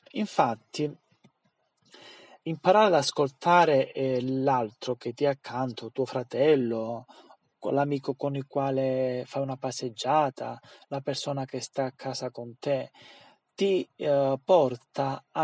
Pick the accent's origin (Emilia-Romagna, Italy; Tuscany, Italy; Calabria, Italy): Calabria, Italy; il mio carattere un po' orgoglioso da buon calabrese